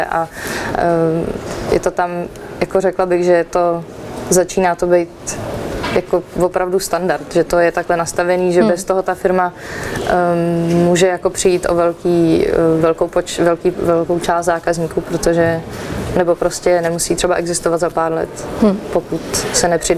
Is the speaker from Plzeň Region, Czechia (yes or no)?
no; Prague, Czechia; já jsem spíš z toho Černého mostu, takže já když mluvím hodně konkrétně, tak je to Praha a Černý most, a čili jako sídliště a tahle ta kultura kolem toho